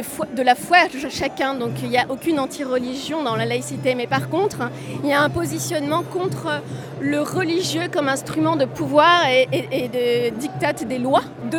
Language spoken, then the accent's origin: French; Constantine, Constantine Province, Algeria; Je suis de Constantine. Donc c'est une ville assez conservatrice.